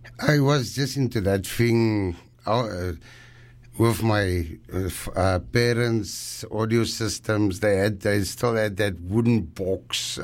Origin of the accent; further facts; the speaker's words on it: South Africa; now in Canada; I'm from South Africa.